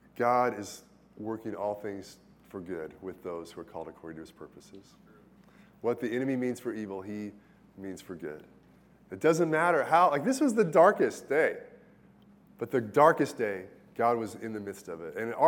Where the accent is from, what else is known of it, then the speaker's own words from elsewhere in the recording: Taiwan; I grew up partially in Taiwan